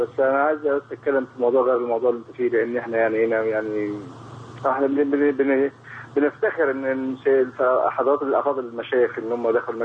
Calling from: Jordan; انا من الاردن مش من الوادي الجديد

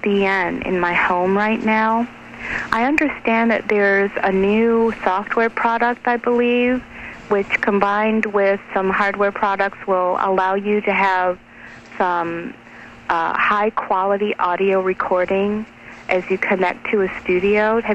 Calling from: Detroit, Michigan, United States; Hi, guys. … I'm calling from Detroit, Michigan, the Detroit, Michigan area.

